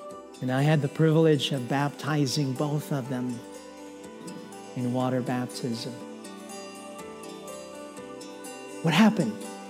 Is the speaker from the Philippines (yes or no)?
yes; Philippines; I told them about how I got to know the Lord, how I got saved growing up in the Philippines and hearing the gospel for the first time.